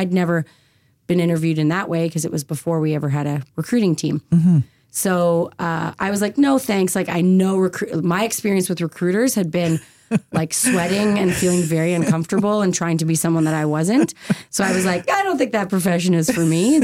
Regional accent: Goderich, Ontario, Canada; Like I grew up in Goderich. Ottawa was the first city I lived in outside of Goderich.

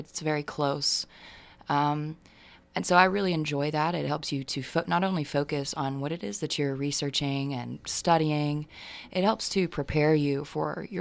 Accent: Tifton, Georgia, United States; So I am actually originally from Tifton, Georgia.

